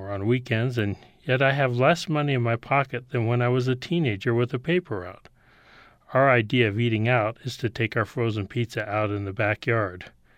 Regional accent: United States; And it just so happens that I am an American.

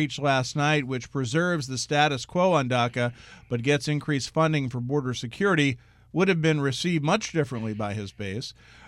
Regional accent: Philadelphia, Pennsylvania, United States; my team, the Philadelphia Phillies, growing up in Philadelphia

